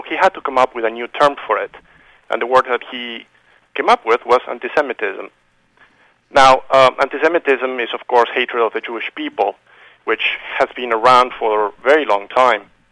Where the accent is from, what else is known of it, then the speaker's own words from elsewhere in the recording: Uruguay; now in United States; I was born in Uruguay, and I've been in the U.S. for over 20 years now.